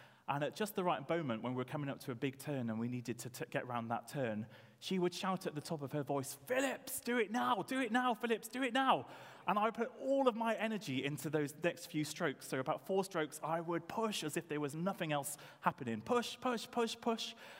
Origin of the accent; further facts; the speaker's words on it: Wales, United Kingdom; I started university and I came from South Wales and I went up to Cambridge for the term